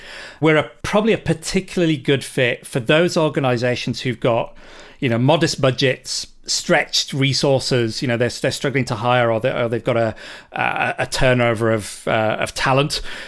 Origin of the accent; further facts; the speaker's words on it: United Kingdom; or ZTNA as I'm British, I guess.